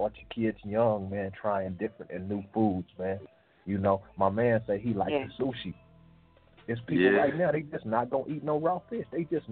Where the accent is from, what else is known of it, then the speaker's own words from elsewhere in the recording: California, United States; I'm from California, man. My people from the South, though, man. I done traveled.